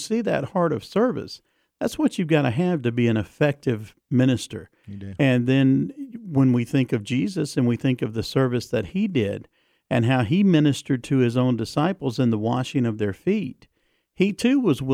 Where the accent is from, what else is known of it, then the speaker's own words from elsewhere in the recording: the South, United States; accent: southern; my southern accent broke through.